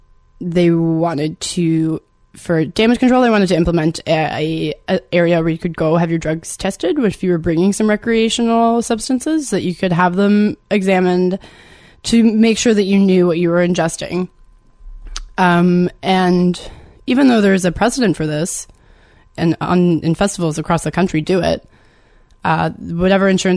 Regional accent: Sackville, New Brunswick, Canada; since I grew up in Sackville for the most part

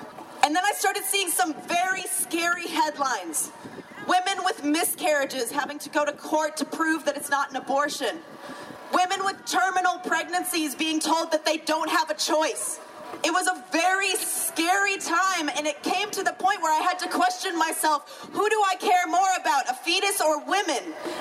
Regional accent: Southern US, United States; I grew up in the South. I'm from Florida, Alabama area.

